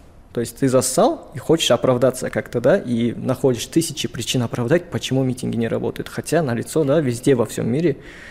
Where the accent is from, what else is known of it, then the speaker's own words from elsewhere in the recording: Kazakhstan; я сам казах, я хочу, чтобы Казахстан стал демократичным.